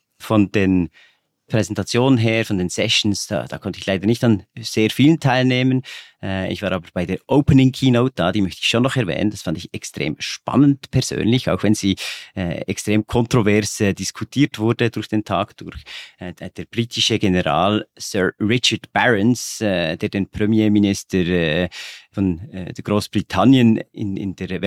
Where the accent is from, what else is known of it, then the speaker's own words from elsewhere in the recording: Bern, Switzerland; Als Berner ist es einfach ein Heimspiel